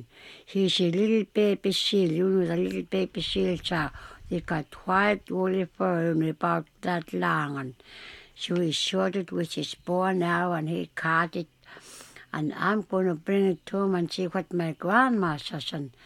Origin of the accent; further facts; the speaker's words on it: Bethel, Alaska, United States; I'm from Bethel.